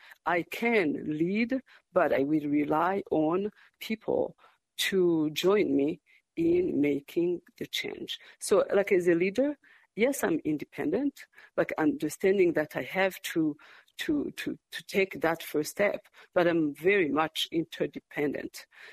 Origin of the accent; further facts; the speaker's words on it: Burundi; also born or lived in Rwanda / Burkina Faso / France; now in Fargo, United States; Now I say that I'm from Fargo. Grew up in Burundi and Rwanda, Burkina Faso in West Africa, France, and then here.